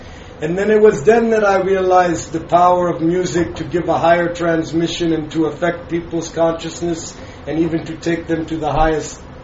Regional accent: San Francisco, California, United States; born or raised there

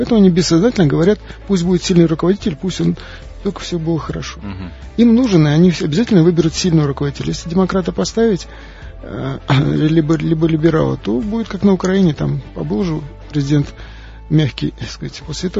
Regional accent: Kazakhstan; born there; я родился в Казахстане

